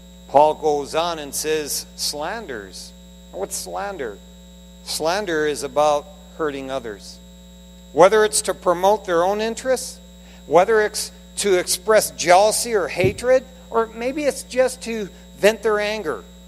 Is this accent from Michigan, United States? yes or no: yes; Detroit, Michigan, United States; I can't tell you how many times growing up in Detroit where Dad would pick the TV up and throw it through the front window